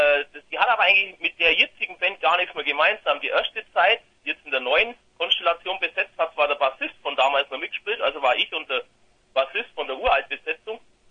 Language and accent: German; Bavaria, Germany; Ja, aus dem tiefen Bayern. Aus dem tiefschwarzen Bayern, oder immer ganz so schwarzen Bayern. Aus Nähe von Augsburg, so ganz grob mal.